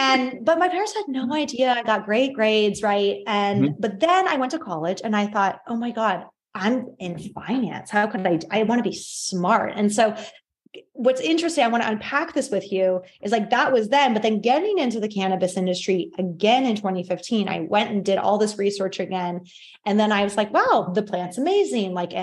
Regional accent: Portland, Oregon, United States; You know, it's interesting because like growing up, I'm from Portland. Like a lot of my friends have dispensaries, like cannabis, weed, whatever.

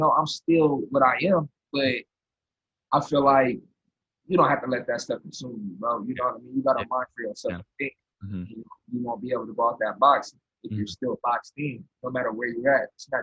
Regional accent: Rialto, California, United States; I'm from Rialto, California, which is right next door to San Bernardino in the middle of Fontana.

